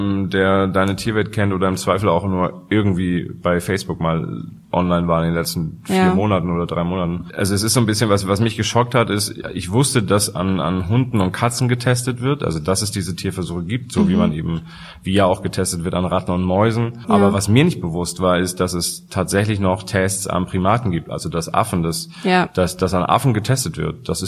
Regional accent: Hamburg, Germany; weil ich komme ja aus Hamburg

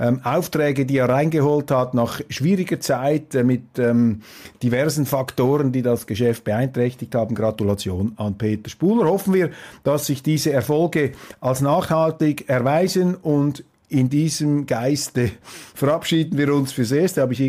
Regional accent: Switzerland; wir sollten uns da als Schweizer nicht so hinauslehnen.

